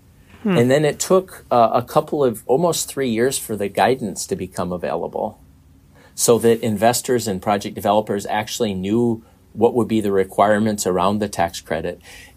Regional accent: North Dakota, United States; and I'm from North Dakota.

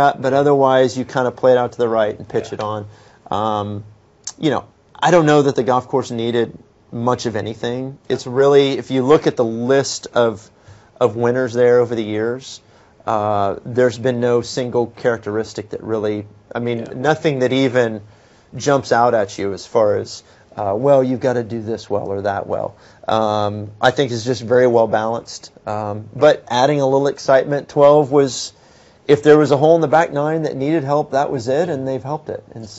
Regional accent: Texas, United States; And even for me, being a Texan, going back to Ben Hogan and Byron Nelson

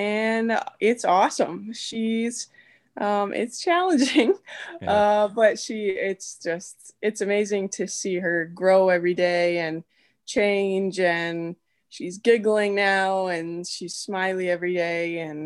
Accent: Edmonton, Alberta, Canada; now in United States; I'm born and raised in Edmonton, Alberta, but now married to an American boy, and we live in Ohio. So we are just outside Cleveland right now.

